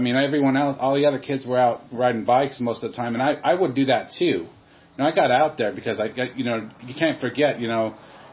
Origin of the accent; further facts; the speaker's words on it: Redondo Beach, California, United States; I grew up around Redondo Beach and Manhattan Beach in that area.